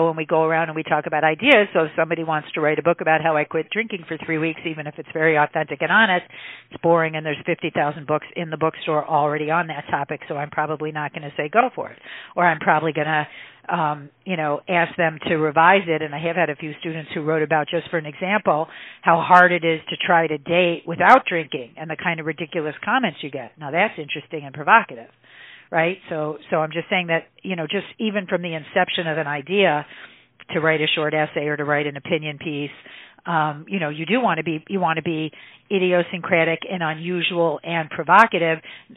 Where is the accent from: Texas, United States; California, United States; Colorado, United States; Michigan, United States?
Michigan, United States; what was it like growing up in Michigan with a doctor father having a normal family and a normal life?